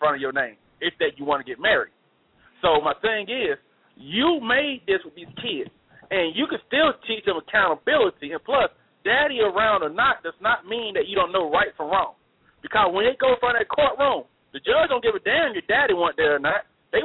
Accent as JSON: {"language": "English", "town": "Montgomery", "region": "Alabama", "country": "United States", "tie": "born or raised there", "said": "It's like my hometown of Montgomery, Alabama."}